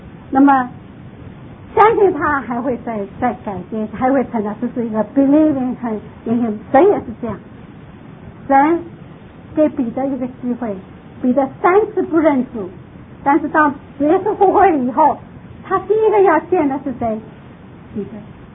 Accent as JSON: {"language": "Chinese", "region": "Shanghai", "country": "China", "tie": "born or raised there", "also_born_or_lived": "Taipei, Taiwan / Florida, United States", "lives_now": "Miami, United States", "said": "我一直在大城市长大，在上海长大，然后在台北长大，然后在佛罗里达住了十几年，我现在跑到迈阿密生活。"}